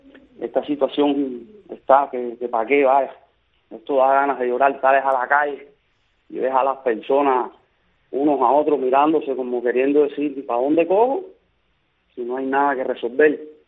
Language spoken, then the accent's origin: Spanish; San Juan y Martínez, Pinar del Río, Cuba; aquí en mi pueblo, donde yo vivo, en San Juan y Martínez, la situación está extremadamente crítica.